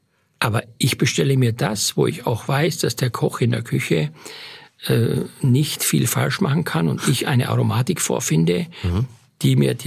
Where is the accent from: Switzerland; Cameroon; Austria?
Austria; Styria; Ich bin in Oststeiermark auf dem Bauernhof groß geworden.